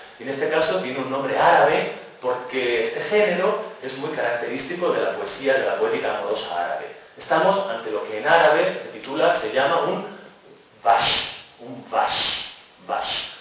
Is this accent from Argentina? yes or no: no; Castile, Spain; Yo conozco un poco el de Castilla, el de mi tierra